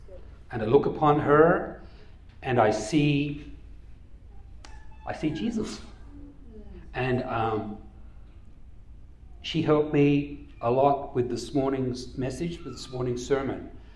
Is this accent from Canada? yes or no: no; Australia; also born or lived in Waco; now in San Angelo, United States; And so, Alice and I grew up in Australia. Kids were born in North Carolina.